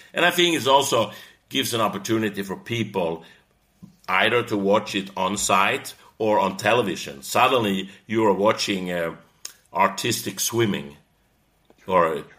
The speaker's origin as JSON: {"language": "English", "country": "Sweden", "tie": "born or raised there", "second_language": "English", "said": "So I mean, growing up in Sweden, Olympic Games is very, very important in Sweden."}